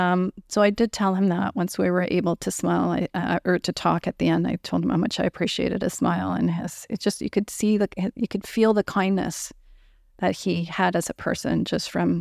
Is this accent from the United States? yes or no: no; Sudbury, Ontario, Canada; Sudbury, Ontario, my hometown.